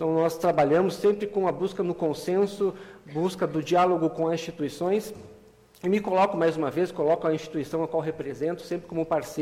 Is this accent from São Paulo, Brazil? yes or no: no; Frederico Westphalen, Rio Grande do Sul, Brazil; Sou natural de Frederico, assim, com muito orgulho, então também é a minha casa.